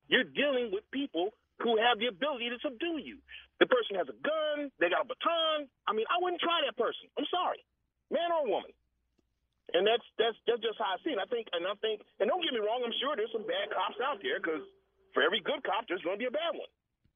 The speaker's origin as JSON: {"language": "English", "town": "Redwood City", "region": "California", "country": "United States", "tie": "born or raised there", "said": "I'm an African-American, and I grew up on the Bay Area, Redwood City, right around the corner from where Charles Johnson himself used to live."}